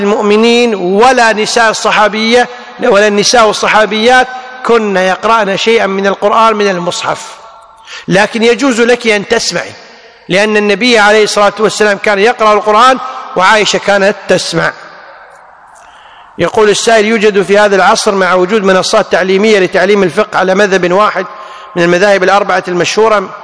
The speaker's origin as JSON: {"language": "Arabic", "country": "Kuwait", "said": "وعندنا في الكويت"}